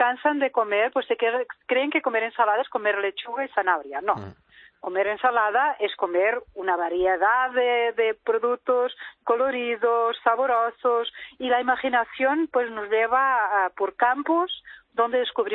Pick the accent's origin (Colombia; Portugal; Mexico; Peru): Portugal; Spanish is a second language; Te iba a decir muy, muy obrigado porque sí, yo soy portuguesa.